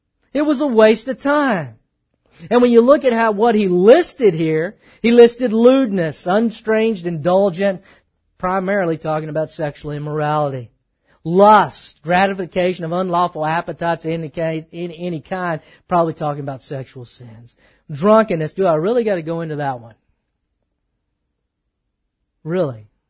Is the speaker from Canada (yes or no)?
no; Texas, United States; of course I grew up in East Texas, it either stings you, bites you, gores you.